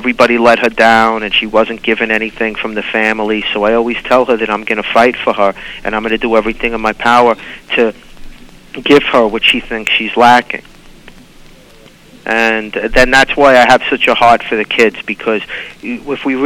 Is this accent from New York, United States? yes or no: yes; Brooklyn, New York, United States; because I grew up in Brooklyn